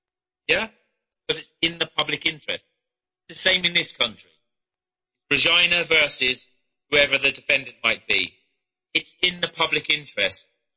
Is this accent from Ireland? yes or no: yes; Ireland; The obviously I'm Irish.